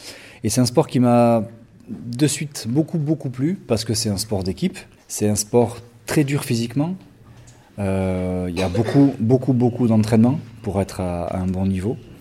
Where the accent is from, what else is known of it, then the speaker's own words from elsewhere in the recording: Bayonne, Nouvelle-Aquitaine, France; Donc je suis natif du Pays Basque. Donc je suis né à Bayonne. Le Pays Basque, c'est dans le sud-ouest de la France. J'habite juste à côté de l'océan et de l'Espagne